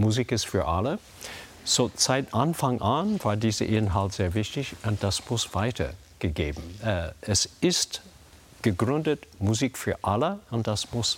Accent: United States; German is a second language; now in Germany; Deutschland für uns als Amerikaner ist ein Quelle von enorm Inspirations

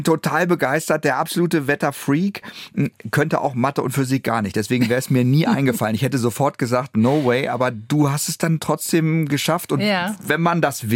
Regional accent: Hanover, Lower Saxony, Germany; Nämlich in, als Hannoveraner, ich sag's jetzt einfach mal, Braunschweig.

